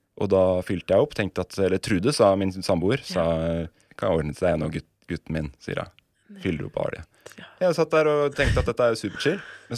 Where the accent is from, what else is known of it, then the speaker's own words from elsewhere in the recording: Gjøvik, Innlandet, Norway; Da jeg bodde hjemme på Gjøvik enda, og syntes Oslo var litt skummelt